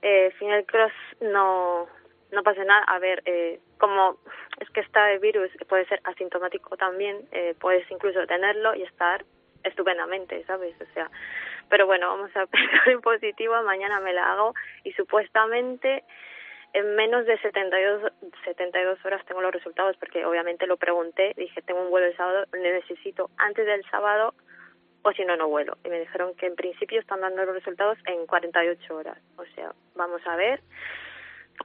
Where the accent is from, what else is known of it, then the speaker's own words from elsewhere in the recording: Peru; moved away; also born or lived in Spain / London; Soy peruana, somos todos peruanos, pero ya, como diría, he vivido más en España que en Perú, la verdad. Como 25 años en España. Y 10 en Londres.